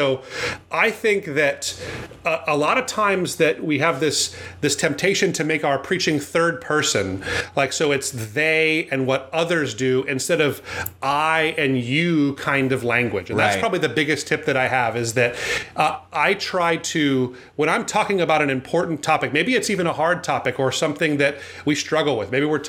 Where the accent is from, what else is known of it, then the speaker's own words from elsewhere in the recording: Hawaii, United States; I grew up in Hawaii and, you know, lived in the surf culture where you wore what you wore until you got in the water.